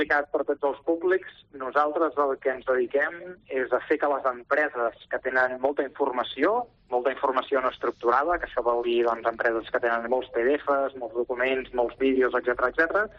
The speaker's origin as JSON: {"language": "Catalan", "town": "Manresa", "region": "Catalonia", "country": "Spain", "said": "bàsicament perquè nosaltres som de Manresa"}